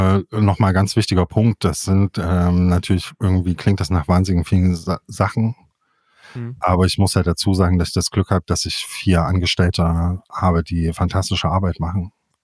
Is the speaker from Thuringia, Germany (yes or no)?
yes; Jena, Thuringia, Germany; Ich bin in Jena aufgewachsen, zur Schule gegangen, habe dort Abi gemacht. Und bin dann weg, das ist eine schöne Stadt, aber halt mit so 100.000 Einwohnern in einem Talkessel gelegen